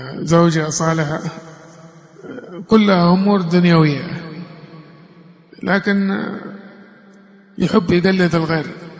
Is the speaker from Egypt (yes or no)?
no; Mecca, Makkah Province, Saudi Arabia; also born or lived in Yemen; مواليد مكة المكرمة, تربيت في اليمن 10 سنوات، طفولتي كانت في اليمن، كانت من أسعد أيام مرت علي في حياتي. ثم رجعت إلى السعودية، فكبرت ونشأت